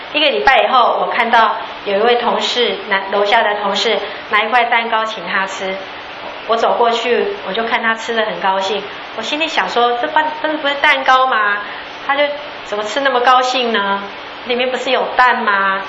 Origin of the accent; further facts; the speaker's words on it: Taiwan; 为什么我们台湾人说吃猪脚会过厄运呢？